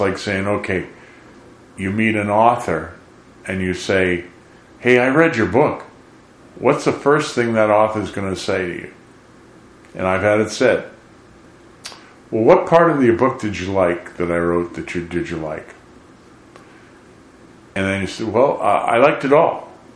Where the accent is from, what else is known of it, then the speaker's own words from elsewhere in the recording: United States; Well, as an American, more importantly, as a Christian